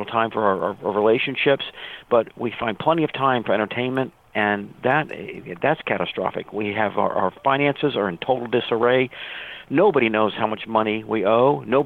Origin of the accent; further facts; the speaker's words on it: Virginia, United States; I grew up on Little Creek Amphibious Base, which is the home of Navy SEAL Team 2.